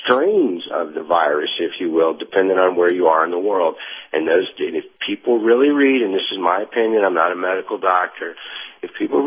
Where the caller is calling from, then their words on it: Tennessee, United States; in East Tennessee again.